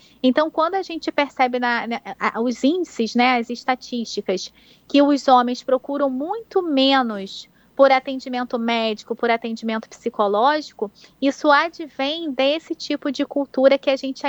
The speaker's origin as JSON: {"language": "Portuguese", "region": "Rio de Janeiro", "country": "Brazil", "said": "Isso, sou do Rio de Janeiro."}